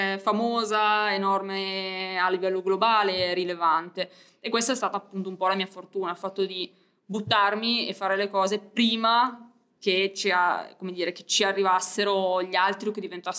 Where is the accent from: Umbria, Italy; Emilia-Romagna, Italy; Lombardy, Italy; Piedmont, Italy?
Piedmont, Italy; Alessandria; fin da piccolo ho manifestato il desiderio di volermene andare dalla mia città natale, che poi è Alessandria, io sono piemontese.